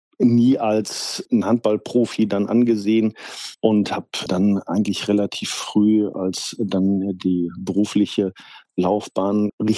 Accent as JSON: {"language": "German", "town": "Amstetten", "region": "Lower Austria", "country": "Austria", "tie": "born or raised there", "said": "Ja, also ich bin waschechter Amstettener, sogar noch geboren in Amstetten."}